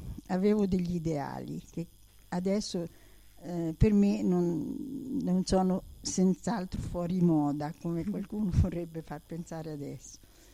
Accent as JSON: {"language": "Italian", "town": "Genoa", "region": "Liguria", "country": "Italy", "lives_now": "Ancona, Italy", "said": "ho 87 anni. Vengo da Genova, ma da molti anni vivo in Ancona, dove sono nati i miei figli e i miei nipoti"}